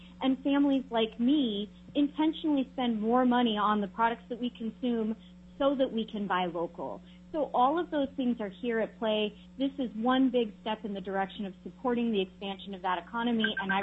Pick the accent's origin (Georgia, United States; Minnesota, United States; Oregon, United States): Oregon, United States; I grew up in Southern Oregon farming sheep. The area in Oregon that I grew up in is the heart of Southern Oregon wine country.